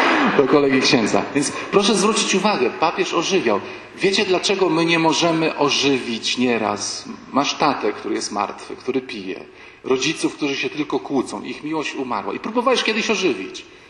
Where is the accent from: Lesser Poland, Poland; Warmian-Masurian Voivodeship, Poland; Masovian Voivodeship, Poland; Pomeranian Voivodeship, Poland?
Masovian Voivodeship, Poland; Warsaw; ojcze święty, my jesteśmy z Warszawy